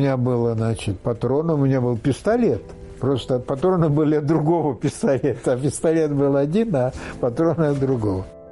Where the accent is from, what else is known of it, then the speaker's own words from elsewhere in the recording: Dondușeni, Dondușeni District, Moldova; Я сказал, что я вот из Молдавии, вот, а откуда? Я говорю, Дандюшана.